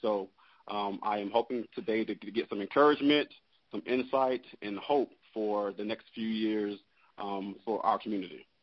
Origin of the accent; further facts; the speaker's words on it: Jacksonville, Florida, United States; now in Washington, United States; I'm really from Jacksonville, Florida. I went to FAMU for undergrad, and I have been in D.C. now for a little over 11 years.